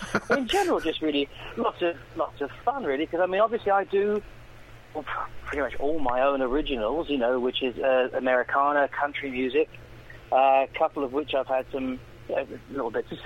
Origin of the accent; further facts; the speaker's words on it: Lake Tahoe, California, United States; also born or lived in London; now in Florida, United States; we were actually living in Lake Tahoe, California at the time. And that's where I grew up as a child, and there mixed in with Florida and Spain. I did not grow up in the UK.